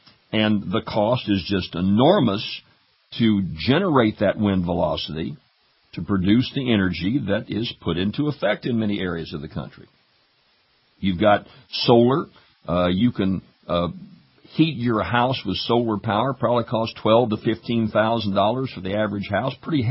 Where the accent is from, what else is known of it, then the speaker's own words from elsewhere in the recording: Louisiana, United States; all the way down to my home state of Louisiana into Texas